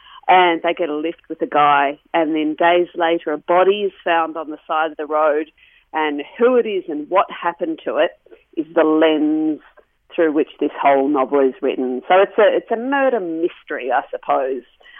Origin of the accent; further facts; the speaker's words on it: Beechworth, Victoria, Australia; I'm from a regional town too. I'm from Beechworth in northeast Victoria